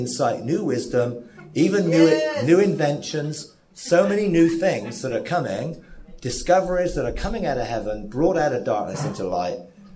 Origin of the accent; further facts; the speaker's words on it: England, United Kingdom; You know, and it's really weird because it's like, I'm an English person.